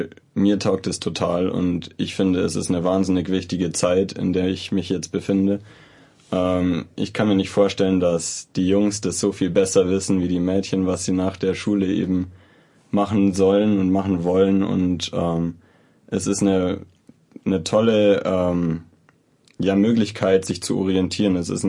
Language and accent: German; Landshut, Bavaria, Germany; now in Munich, Germany; Ich bin auch aus Landshut nach München gezogen eben.